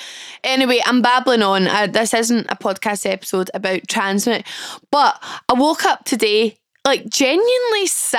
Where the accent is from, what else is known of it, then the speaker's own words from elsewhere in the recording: Glasgow, Scotland, United Kingdom; I was at a festival all weekend here in my hometown of Glasgow, Transmit Festival.